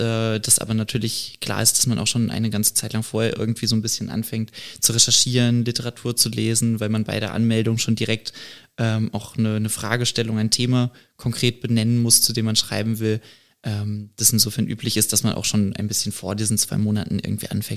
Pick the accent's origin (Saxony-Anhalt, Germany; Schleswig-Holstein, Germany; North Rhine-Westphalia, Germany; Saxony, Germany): North Rhine-Westphalia, Germany; Nein, ich bin nicht gebürtig aus Schleswig-Holstein, ich bin Ostwestfale tatsächlich.